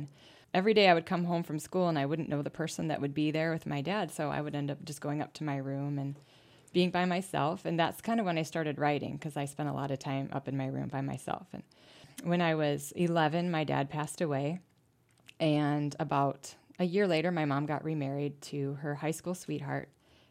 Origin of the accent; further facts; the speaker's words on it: Ohio, United States; born there; I was born in Ohio, and I was an only child.